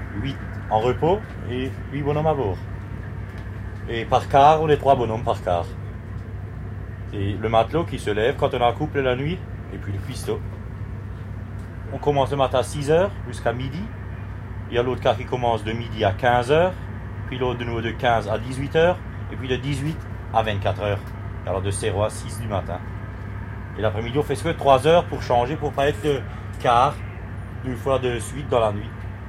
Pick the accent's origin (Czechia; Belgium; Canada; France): France; Grand Est; Je viens de l'Alsace-Moselle, si vous savez où c'est. Près de Saverne. Enfin, près de Sarre-Union.